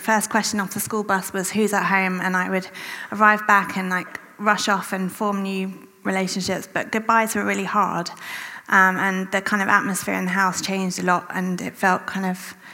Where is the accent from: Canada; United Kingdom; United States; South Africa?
United Kingdom; England; accent: English; I had an English passport. My parents were English. My accent was pleasingly English to everyone around me. And I had arrived most recently from England, but England didn't feel eve